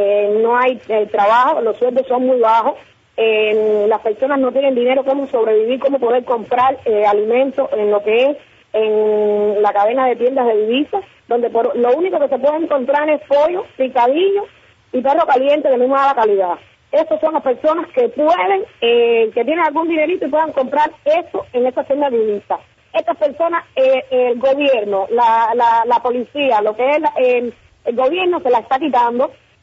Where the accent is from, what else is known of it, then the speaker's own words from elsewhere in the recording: Cuba; vean como un cubano común